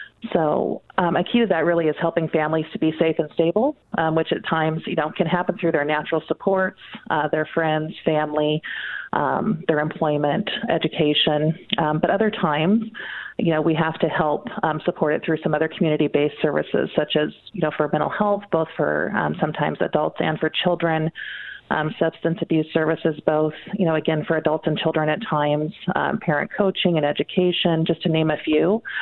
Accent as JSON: {"language": "English", "region": "Oregon", "country": "United States", "tie": "born or raised there", "said": "but I've been here in Douglas County for about 5.5 years, which has been nice. This is my hometown, so it was nice to come back."}